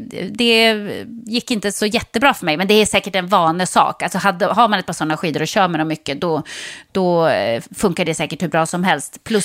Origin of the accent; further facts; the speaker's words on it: Norrland, Sweden; born there; Jag är bara född i Norrland och har liksom åkt skidor hela livet.